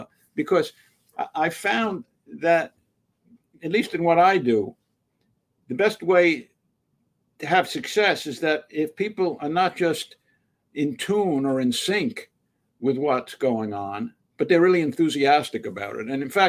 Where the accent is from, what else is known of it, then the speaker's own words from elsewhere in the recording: New York, United States; when I was in my heyday as a New York Yankees fan growing up in the Bronx.